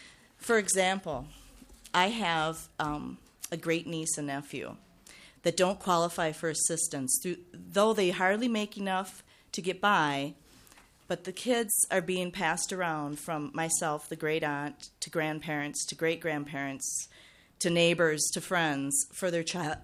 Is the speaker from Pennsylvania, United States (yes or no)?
no; Rochester, Minnesota, United States; I'm from Rochester, Minnesota.